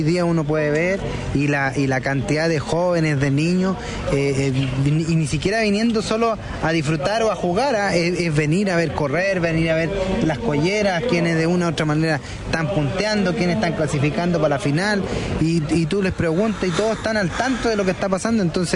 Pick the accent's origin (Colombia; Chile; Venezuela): Chile; Paine, Santiago Metropolitan; soy chica, de al lado, pues soy de Paine?